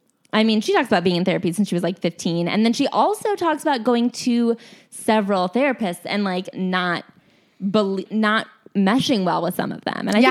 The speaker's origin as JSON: {"language": "English", "region": "Midwest", "country": "United States", "said": "Like, I'm from the Midwest, and there it's like, I don't know. I, like, one time mentioned potentially going to therapy, and my parents were like, for what?"}